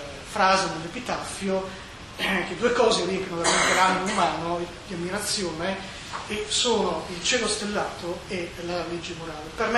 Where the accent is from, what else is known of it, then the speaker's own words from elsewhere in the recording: Piedmont, Italy; Io sono piemontese, però mi sono laureato presso l'Università di Padova e poi mi sono specializzato in sistemi spaziali sempre a Padova, al CISAS, e adesso lavoro a Merate